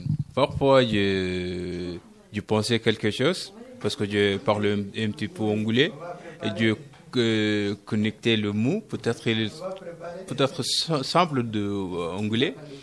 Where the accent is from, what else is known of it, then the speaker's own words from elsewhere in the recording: Sudan; French is a second language; Je viens du Soudan, oui. De mon pays, là-bas, on parle arabe ou anglais.